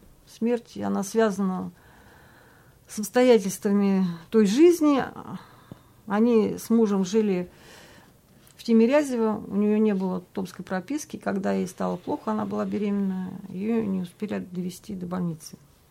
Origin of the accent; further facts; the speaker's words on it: Siberia, Russia; когда она узнала, что я из Сибири, она чуть мне на шею не бросилась, потому что мы земляки, можно сказать.